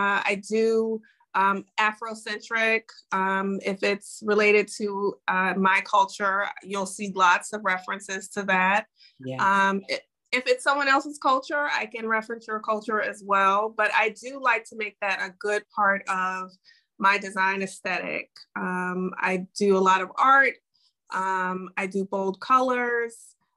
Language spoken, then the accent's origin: English; Chicago, Illinois, United States; I'm from Chicago originally, it's my hometown